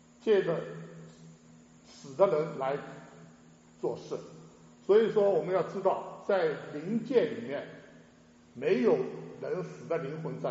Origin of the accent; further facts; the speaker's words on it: China; 这是我们中国人都经常会有这样的说法